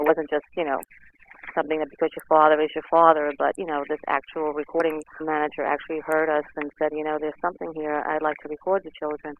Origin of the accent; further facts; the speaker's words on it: Manhattan, New York, United States; I grew up in Manhattan, Lower East Side, born and raised there.